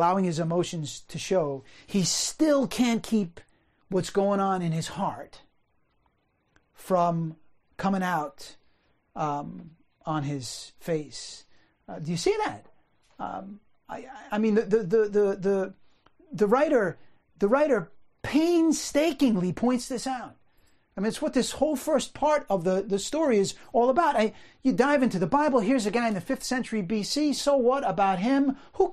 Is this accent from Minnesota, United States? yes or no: no; New Rochelle, New York, United States; moved away; I grew up in New Rochelle. I've been gone from the place where I grew up for 40 years.